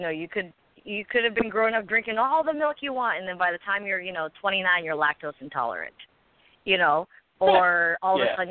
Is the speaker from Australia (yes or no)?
no; Philippines; You know, I'm Filipino.